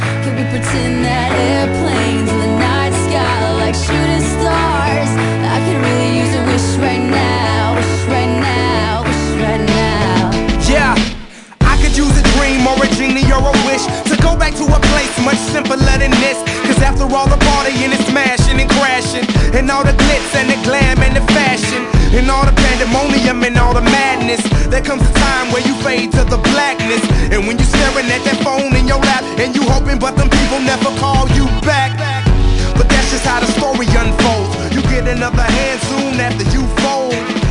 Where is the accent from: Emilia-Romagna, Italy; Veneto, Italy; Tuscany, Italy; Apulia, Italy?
Veneto, Italy; mi son Veneto ciò.